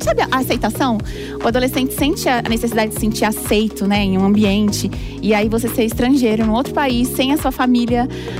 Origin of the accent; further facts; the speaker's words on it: Northeast Region, Brazil; also born or lived in Germany; Então eu vivi aqui no Brasil até os 14 anos, 15 anos. E quando eu fiz 15 anos eu fui pra Alemanha. E aí morei até os 18 e voltei pro Brasil.